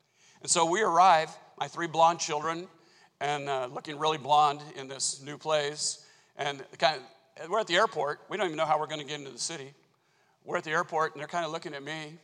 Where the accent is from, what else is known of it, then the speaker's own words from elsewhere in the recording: Kansas City, United States; I'm from Kansas City. Kansas City's 2 million.